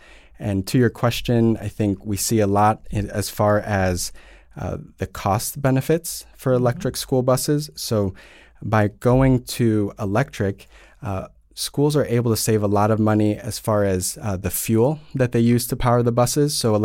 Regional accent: Illinois, United States; Growing up in Illinois, I know firsthand

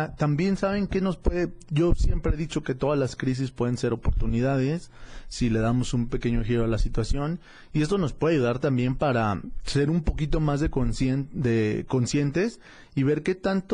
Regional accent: Tonalá, Jalisco, Mexico; a todos mis hermanos tonaltecas, que les mando un saludo, ya saben que yo soy de allá de Tonalá

